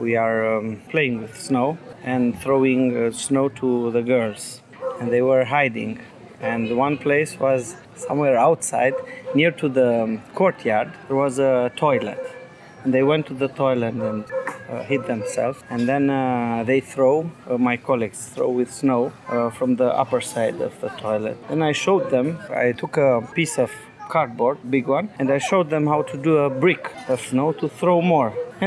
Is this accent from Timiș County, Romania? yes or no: no; Brasov, Brașov County, Romania; English is a second language; I'm from Brasov.